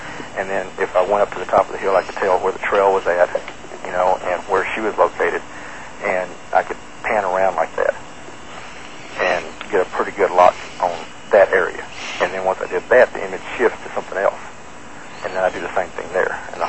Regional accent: Texas, United States; I mean, I grew up in Texas. I lived in the South just about my whole life.

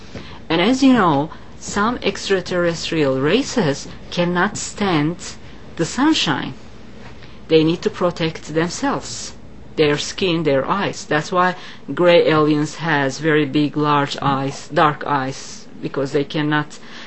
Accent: Istanbul, Turkey; English is a second language; I am from Istanbul. Istanbul is by the sea, by the water

